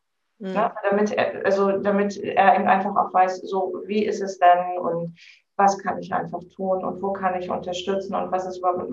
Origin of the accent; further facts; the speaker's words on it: Celle, Lower Saxony, Germany; Ja, also ich komme aus Niedersachsen, aus Celle